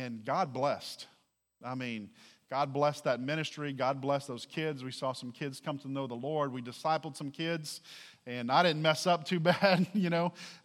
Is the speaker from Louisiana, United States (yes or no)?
yes; New Iberia, Louisiana, United States; Now, I'm from South Louisiana. I'm from New Iberia. The Bayou Teche was, you know, 150 yards from my house, so I grew up playing there, all that kind of stuff.